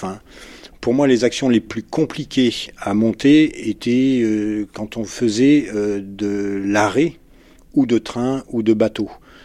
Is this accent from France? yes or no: yes; Auvergne-Rhône-Alpes, France; J'ai grandi dans le Vercors depuis l'âge de 10 ans où j'étais en pension au collège Sport Nature.